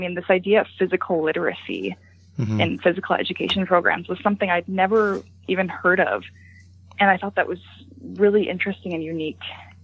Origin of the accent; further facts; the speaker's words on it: Ontario, Canada; because I grew up in Ontario's public education system.